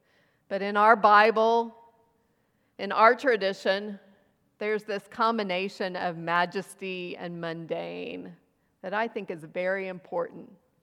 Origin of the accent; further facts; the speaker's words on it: Texas, United States; I think tumbleweed, but I'm from West Texas.